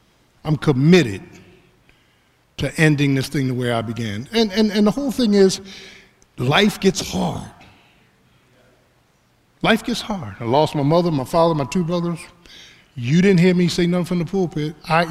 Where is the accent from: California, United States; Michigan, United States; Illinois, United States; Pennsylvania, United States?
Pennsylvania, United States; Philadelphia; I don't like tough guys because I grew up in South Philly. I know a tough guy when I see him.